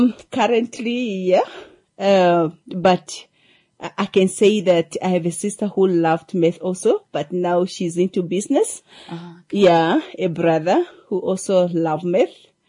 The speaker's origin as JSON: {"language": "English", "town": "Olwani", "region": "Siaya County", "country": "Kenya", "said": "I hail from Olwani village. It's just in Ukwambi."}